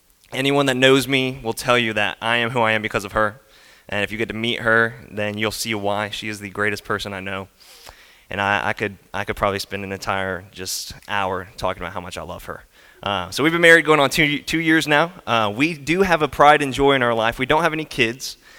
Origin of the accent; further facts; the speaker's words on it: Simpsonville, South Carolina, United States; I grew up here in Simpsonville. I work at the church I grew up at, and grew up here in Simpsonville. Went to Plain Elementary in Simpsonville, graduated from Hillcrest High School